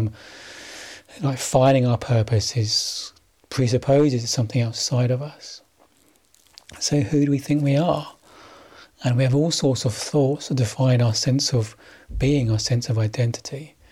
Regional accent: London, United Kingdom; also born or lived in Australia / Scotland; London born and bred, East End, Cockney. I don't really sound very Cockney. I'm technically a Cockney because I was born in within the sound of the Bow Bells.

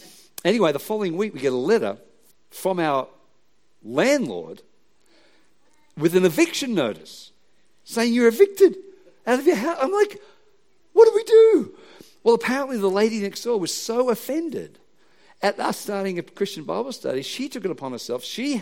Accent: Australia; So Bernie's like, well, we're from Australia.

